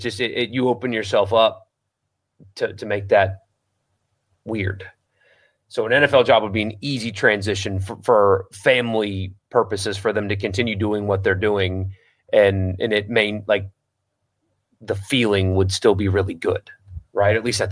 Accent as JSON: {"language": "English", "region": "South Carolina", "country": "United States", "said": "I know I'm from South Carolina. I didn't go there for a reason, though."}